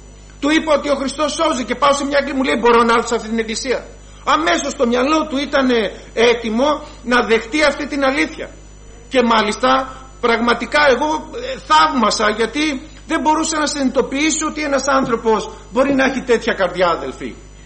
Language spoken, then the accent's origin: Greek; Chalcis, Central Greece, Greece; Γιατί ξέρετε κι εγώ είμαι από τη Χαλκίδα, από την Εύβοια, όσοι ξέρουν ξέρουν, από την Εύβοια